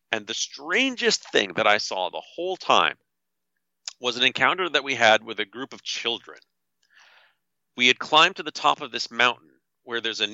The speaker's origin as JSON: {"language": "English", "country": "Canada", "said": "And I all I could do was say, I'm from Canada. I'm not an American"}